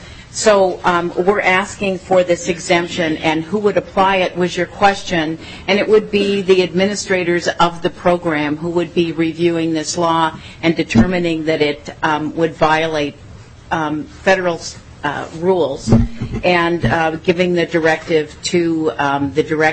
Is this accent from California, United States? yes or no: no; Minnesota, United States; I'm from Ramsey County.